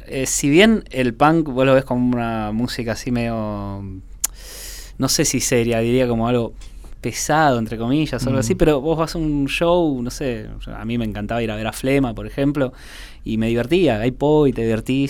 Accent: Buenos Aires, Argentina; moved away as an adult; soy muy porteño

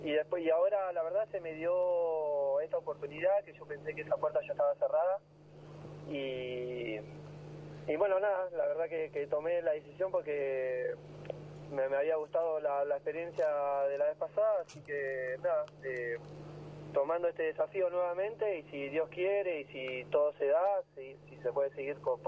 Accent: Bahía Blanca, Buenos Aires Province, Argentina; ah, mira, este es de Bahía, entonces capaz que juega bien, o como que nos respetan, viste

